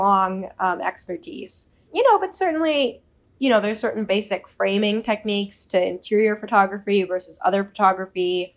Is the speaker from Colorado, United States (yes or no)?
no; Berkeley, California, United States; And I think, I mean, growing up, I grew up in Berkeley, so Bay Area, Northern California.